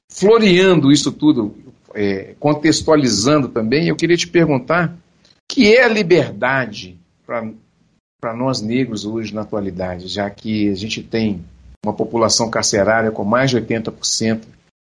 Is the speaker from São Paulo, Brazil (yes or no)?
no; Minas Gerais, Brazil; Eu sou de Minas Gerais.